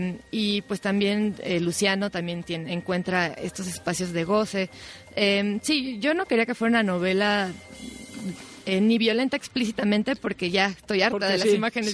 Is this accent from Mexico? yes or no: yes; Mexico City, Mexico; Bueno, yo soy de Gustavo Madero, soy muy del norte de la ciudad.